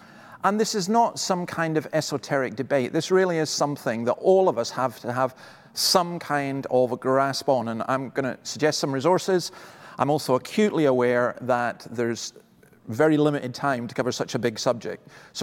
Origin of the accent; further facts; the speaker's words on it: Scotland, United Kingdom; Is my identity as a Scot? Is my identity as a male, as a man?